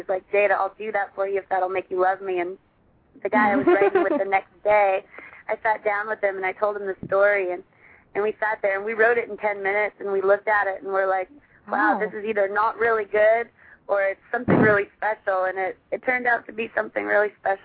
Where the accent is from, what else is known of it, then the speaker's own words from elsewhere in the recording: Iowa, United States; also born or lived in Thunder Bay, Canada / Florida / Georgia / California; I was born in Thunder Bay, Ontario, Canada. I was raised in Iowa. I went from Iowa to Florida, Florida to Georgia, Georgia to California, California to Wisconsin, Wisconsin to Texas, Texas back to Georgia, and then I moved here.